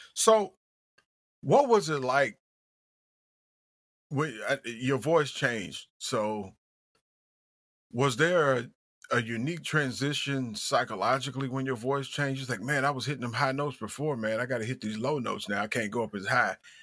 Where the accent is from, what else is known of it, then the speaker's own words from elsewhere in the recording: Lumberton, Mississippi, United States; No, I grew up in Lumberton, Mississippi. Right down Highway 59.